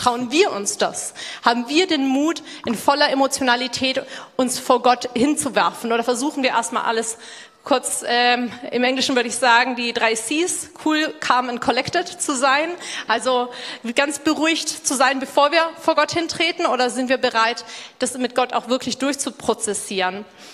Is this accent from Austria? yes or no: no; Zambia; zur genau gleichen Uhrzeit, weil wir keine Zeitverschiebung haben, sind Christen bei uns zu Hause in Sambia dabei, beten das gleiche Vaterunser, beten die Psalmen wie ihr